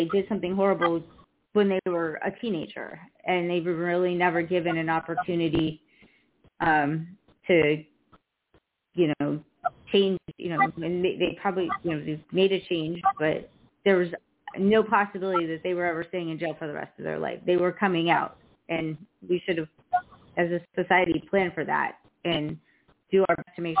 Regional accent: Boston, Massachusetts, United States; accent: Boston; Yeah, no, I get my Boston one back, but not right now.

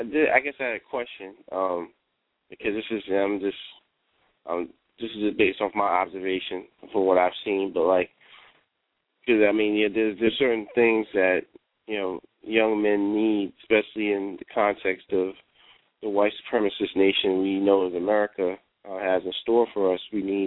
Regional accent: New York, United States; I'm actually not from the South, though. I'm from New York originally, so I'm not from the South.

